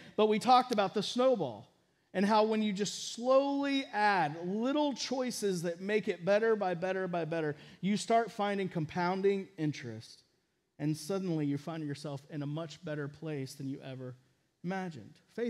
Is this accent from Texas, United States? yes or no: yes; Texas, United States; I mean, I grew up in Texas. I grew up going to lakes, and so I wasn't scared of sharks.